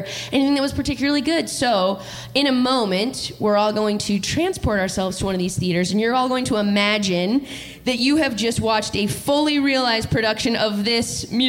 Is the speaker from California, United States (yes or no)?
yes; California, United States; Wow, did you know we're both from Southern California?